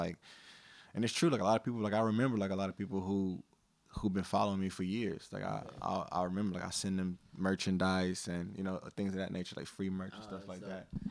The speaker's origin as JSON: {"language": "English", "region": "North Carolina", "country": "United States", "tie": "born or raised there", "also_born_or_lived": "New Jersey", "said": "Yeah, well, you know, I was born in Jersey, raised in North Carolina. So, I've been pretty much back and forth my whole life."}